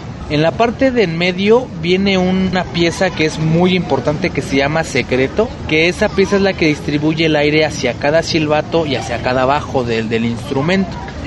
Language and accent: Spanish; State of Mexico, Mexico; soy organillero, vengo del Estado de México.